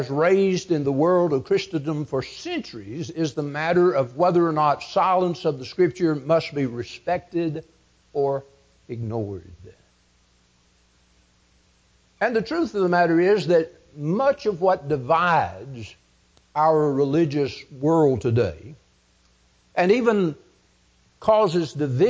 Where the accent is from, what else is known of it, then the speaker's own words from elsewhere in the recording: Cordele, Georgia, United States; When I was growing up in Cordial, Georgia, I remember one preacher in particular that made this point.